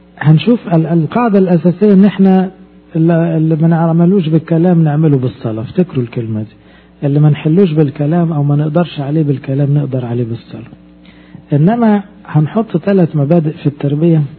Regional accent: Egypt

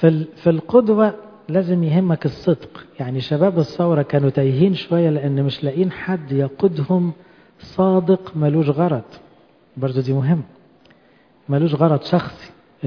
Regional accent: Egypt; احنا مصريين نحب بلدنا وننتمي لبلدنا وعاوزين بلدنا احسن بلد في الدنيا

